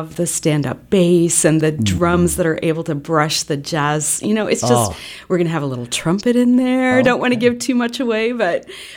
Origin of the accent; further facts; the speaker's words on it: Stratford, Ontario, Canada; I was born and raised in Stratford